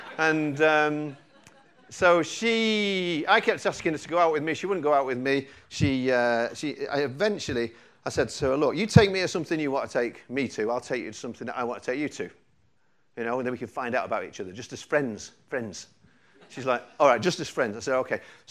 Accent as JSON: {"language": "English", "town": "Manchester", "region": "North West England", "country": "United Kingdom", "tie": "born or raised there", "said": "I'm from Manchester originally. I was brought up a working class lad on a council estate"}